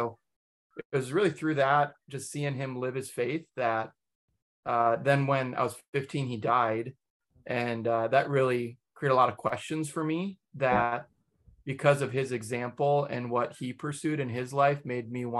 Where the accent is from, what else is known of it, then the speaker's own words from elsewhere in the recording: Minnesota, United States; So I mentioned I grew up in Minnesota. My parents love the Lord and we grew up going to church, and I'm really grateful for the church I was a part of.